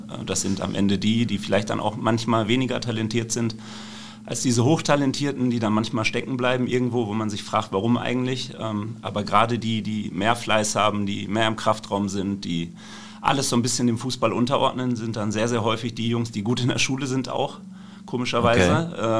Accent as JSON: {"language": "German", "town": "Dortmund", "region": "North Rhine-Westphalia", "country": "Germany", "said": "Ich bin Dortmunder und da war das natürlich ein Name."}